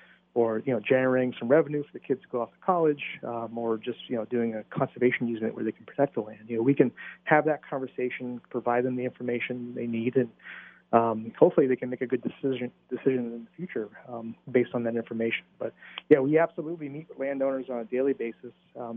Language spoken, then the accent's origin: English; Berlin, United States; growing up in Berlin.